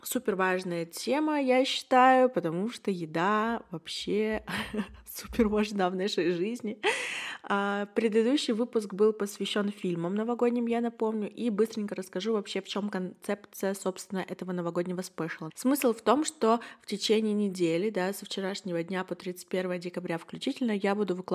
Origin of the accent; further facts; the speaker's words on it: Yekaterinburg, Sverdlovsk Oblast, Russia; мне 21, и я из Екатеринбурга